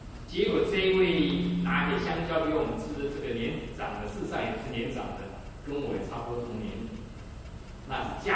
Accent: China; 我们中国人是最讲究人际关系的，我们办很多的事情都是要拉关系。

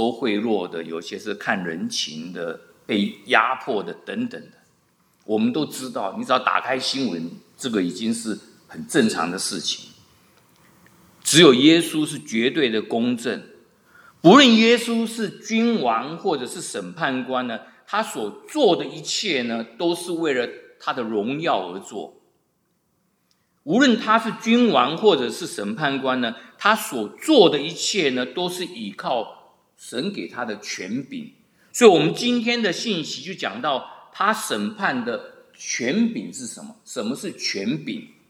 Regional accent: Taiwan; now in United States; 一个我们来自台湾的就知道，台湾的选举现在是如火如荼哦

